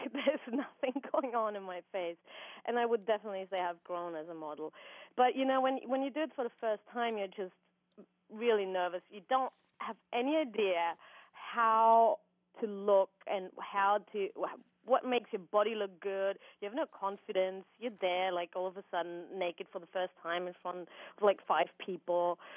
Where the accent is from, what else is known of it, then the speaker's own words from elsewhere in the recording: Austria; moved away as an adult; I grew up in Austria. I was there till I was 21.